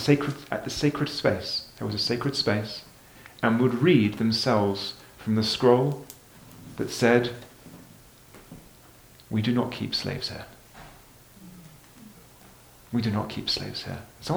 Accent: United Kingdom; I'm British, so you don't ever say, yes, I'm really hungry

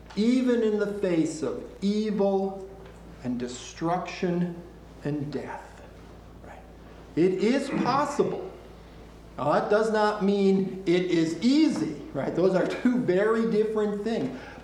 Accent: Canada; as a Canadian

